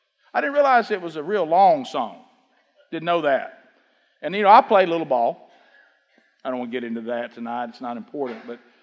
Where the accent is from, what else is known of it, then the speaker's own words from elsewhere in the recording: Oxford, Alabama, United States; You know, we came from Oxford. You know, everybody know about Oxford? Alabama?